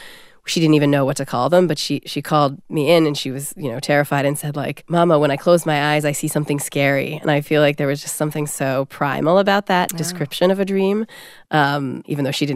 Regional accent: California, United States; a part of a California childhood, which it was of mine.

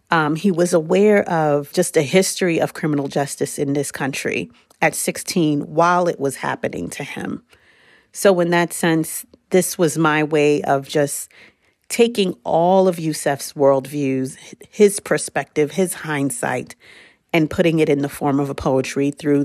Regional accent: New York City, New York, United States; also born or lived in Haiti; growing up in New York City. And I'm coming at it from an immigrant's perspective. I was born in Haiti and came to the U.S. At 4 years old.

